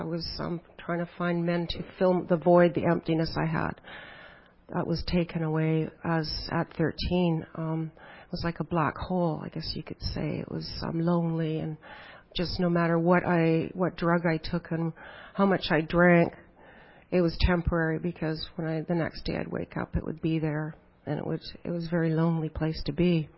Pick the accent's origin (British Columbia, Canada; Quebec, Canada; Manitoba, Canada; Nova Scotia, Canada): British Columbia, Canada; North Vancouver; born there; I was born in North Vancouver. I was raised in a non-Christian home.